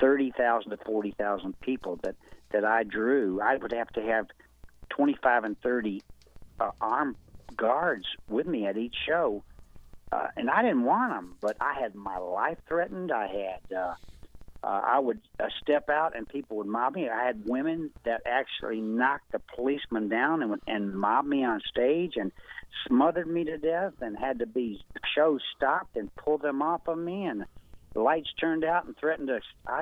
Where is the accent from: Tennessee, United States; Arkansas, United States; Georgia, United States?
Tennessee, United States; You know, I'm from Tennessee, and so I had a similar, you know, type Southern background